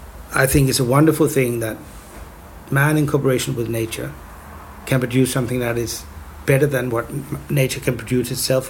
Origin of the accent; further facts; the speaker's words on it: Copenhagen, Capital Region of Denmark, Denmark; Maybe you do not have that much in Sweden, but in Copenhagen, which is sort of, you know, my hometown.